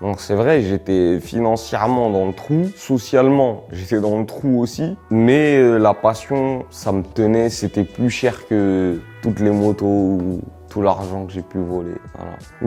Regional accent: Villeneuve-la-Garenne, Île-de-France, France; also born or lived in Valenton; j'ai grandi à Villeneuve-la-Garenne et à Valenton.

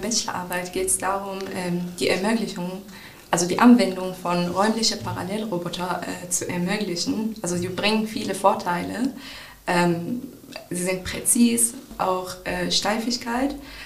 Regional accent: Morocco; German is a second language; moved away as an adult; now in Hannover, Germany; Ich komme aus Marokko. Ich bin hier gekommen fürs Studium, also am Anfang nur wegen Leibniz-Universität.

